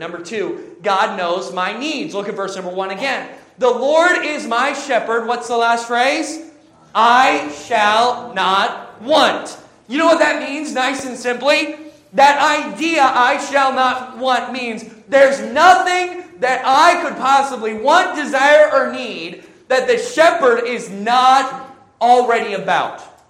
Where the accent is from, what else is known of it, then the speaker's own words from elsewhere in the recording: Indiana, United States; You know, I grew up in Indiana.